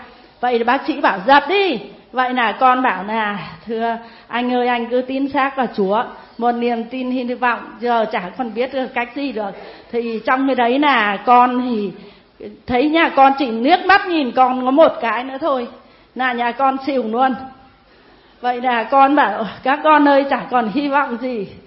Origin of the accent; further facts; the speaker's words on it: Kim Sơn, Ninh Binh, Vietnam; Bây giờ quê tôi ở mãi cái Kim Sơn cơ.